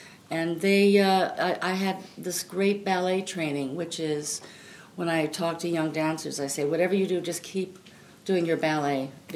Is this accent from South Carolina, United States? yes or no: no; Royal Oak, Michigan, United States; also born or lived in Pontiac; I grew up in the suburbs of Detroit, Royal Oak, Michigan.